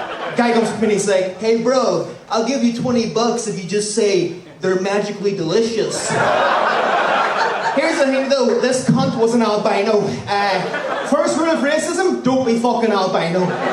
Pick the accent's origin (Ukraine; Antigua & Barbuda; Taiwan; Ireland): Ireland; now in United States; I'll address the accent off top. I'm from Ireland.